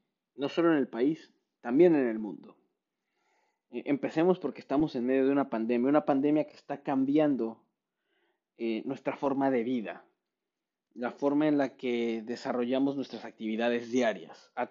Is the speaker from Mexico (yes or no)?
yes; Mexico; cuando hice un voto en México como ciudadano mexicano.